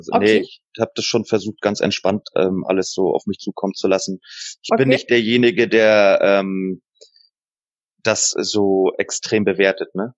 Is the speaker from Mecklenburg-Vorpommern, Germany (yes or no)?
yes; Waren an der Müritz, Mecklenburg-Vorpommern, Germany; Ursprünglich aus Waren an der Müritz.